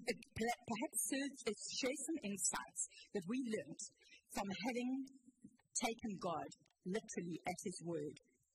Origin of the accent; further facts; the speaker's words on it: South Africa; moved away as an adult; now in Cranbrook, Canada; from South Africa 21 years ago with my husband, Rod, and our three children, Kerry, Callum, and Laura. We came directly from South Africa, more than halfway around the world, to little old Cranbrook.